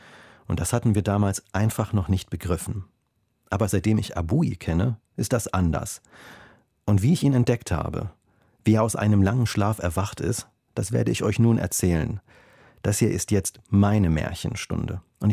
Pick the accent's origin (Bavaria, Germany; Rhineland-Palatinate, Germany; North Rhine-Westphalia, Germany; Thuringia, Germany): North Rhine-Westphalia, Germany; born there; Einzige, was ich wusste, mein Vater kommt aus einem fernen Land, dem Irak. Mehr konnte ich dazu nicht sagen. Ich bin im Ruhrgebiet geboren und in einer kleinen Stadt aufgewachsen, zusammen mit meiner deutschen Mutter, meiner Schwester und Papa.